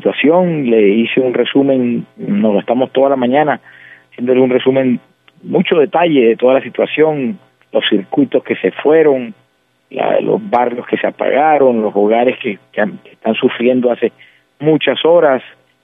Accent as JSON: {"language": "Spanish", "town": "Barranquilla", "region": "Atlántico", "country": "Colombia", "said": "soy un barranquillero más que sufre con esta empresa"}